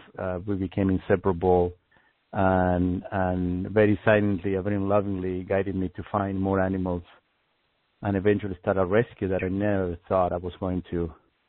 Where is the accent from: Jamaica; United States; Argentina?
Argentina; I grew up in Argentina, as you said.